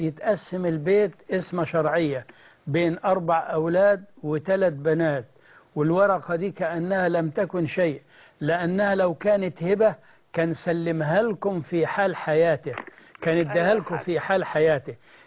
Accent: Egypt; وإحنا عندنا في مصر بنبقى حريصين جدا إن إحنا ما نزعلش الأم

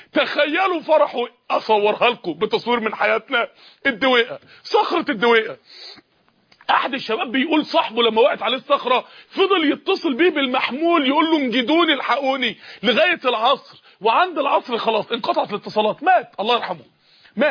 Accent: Mansoura, Dakahlia, Egypt; عندنا في المنصورة من يومين تقريبا

